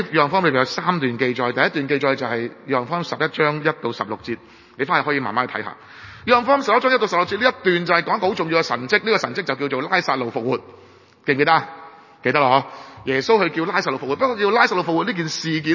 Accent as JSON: {"language": "Cantonese", "country": "Hong Kong", "said": "我哋香港人都係咁做嘅"}